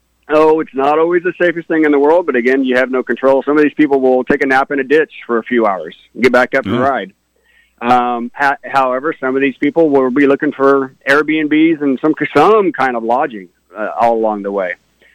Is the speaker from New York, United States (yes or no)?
no; Americus, Kansas, United States; You know, I grew up in Americus. I grew up on those back roads, learned how to drive on those back roads, went to school at Northern Heights on those back roads.